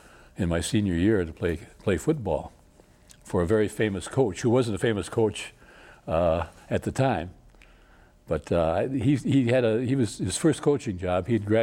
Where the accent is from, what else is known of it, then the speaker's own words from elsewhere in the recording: South Lyon, Michigan, United States; So I worked in a Dodge plant and then the Michigan's Seamless Tube Company in my hometown of South Lyons.